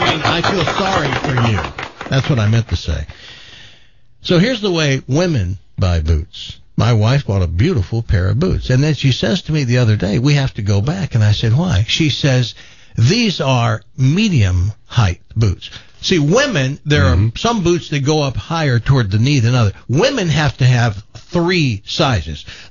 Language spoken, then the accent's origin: English; Southern United States, United States; We had poor childhoods in the South, and so I start to just tell him stories.